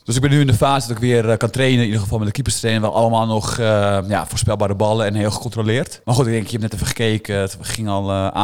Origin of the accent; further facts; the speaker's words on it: Grootschermer, North Holland, Netherlands; We zitten hier in Grafdijk, dat is midden in de polders van Noord-Holland. Ik kom zelf uit Grootschermer, dat is een klein dorpje hier verderop.